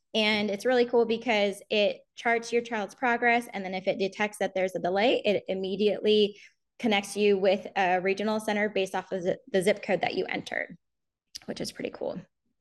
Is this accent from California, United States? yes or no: yes; California, United States; They're contracting with us to do intake clinics up in Lassen County, which is my hometown.